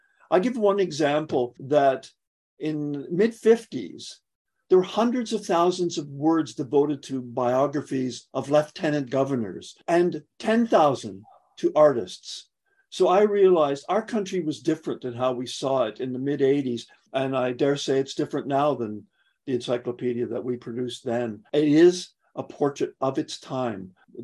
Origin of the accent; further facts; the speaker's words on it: Toronto, Ontario, Canada; I was from Toronto